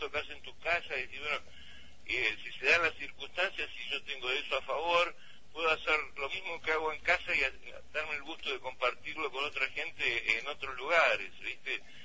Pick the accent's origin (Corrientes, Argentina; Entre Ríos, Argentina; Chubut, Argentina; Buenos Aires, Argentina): Buenos Aires, Argentina; now in La Plata, Argentina; Yo soy porteño, de Capital Federal, pero no viviría ahí jamás.